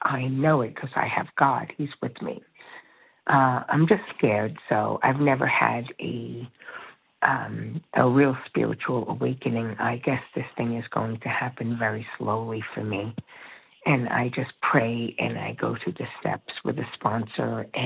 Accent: North Carolina, United States; from North Carolina.

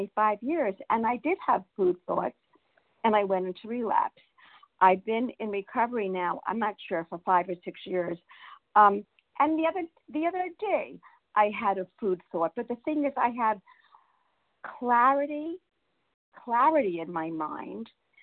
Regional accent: Florida, United States; I'm another one from South Florida, and I'm in recovery today.

